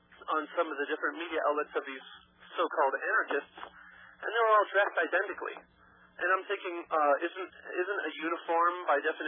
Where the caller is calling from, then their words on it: New Mexico, United States; I'm calling from New Mexico.